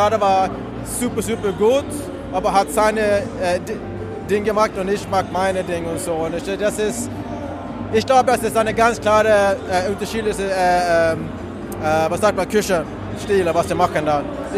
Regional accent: Sweden; German is a second language; ich bin aufgewachsen in Schweden, ich bin adoptiert von Südkorea

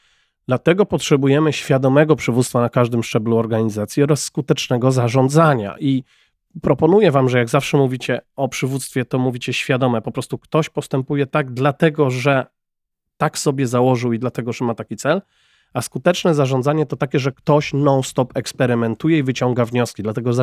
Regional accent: Jelenia Góra, Lower Silesian Voivodeship, Poland; pochodzę z Jeleniej Góry, tak, jak Szymon Jason z Hejterów

